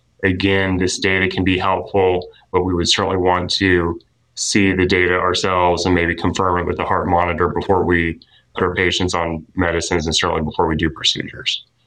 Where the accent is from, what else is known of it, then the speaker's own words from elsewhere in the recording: Asheville, North Carolina, United States; now in Wilmington, United States; I grew up in Asheville, but I've had family at this part of the state, so I'm over in Wilmington and a lot of family here, but back and forth across the state my whole life.